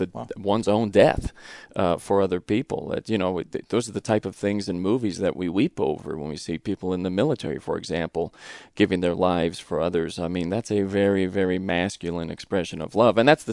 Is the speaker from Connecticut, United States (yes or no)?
no; Reseda, California, United States; as a kid, a troubled kid in Southern California, I grew up in Reseda, California in the 70s.